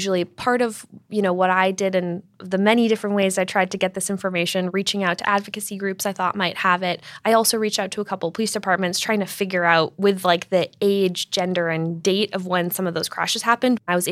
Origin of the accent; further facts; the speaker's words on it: Massachusetts, United States; Like I'm from Massachusetts. I've been a reporter in Massachusetts before.